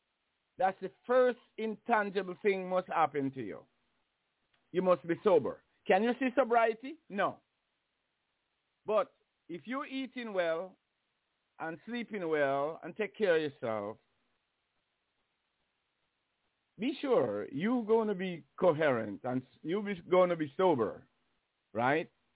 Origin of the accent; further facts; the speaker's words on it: Jamaica; I grew up in Jamaica